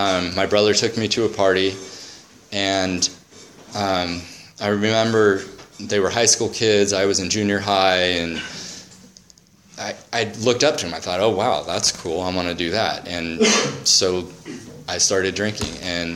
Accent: California, United States; I grew up in the Orange County area with a dad that was an alcoholic

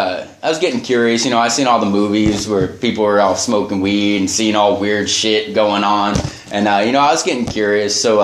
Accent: Santa Ynez, California, United States; also born or lived in Santa Barbara; So I grew up in Santa Barbara up until I was about 8 years old, and then we moved to San Ynez, and the start of second grade

